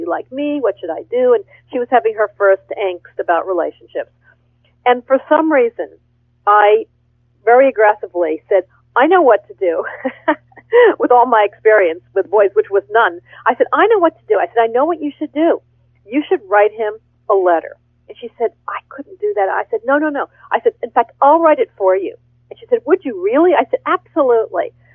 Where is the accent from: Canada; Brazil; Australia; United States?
United States; Pennsylvania; I grew up in Pennsylvania.